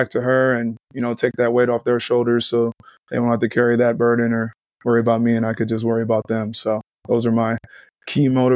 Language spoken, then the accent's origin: English; Fontana, California, United States; I'm originally from Fontana, California.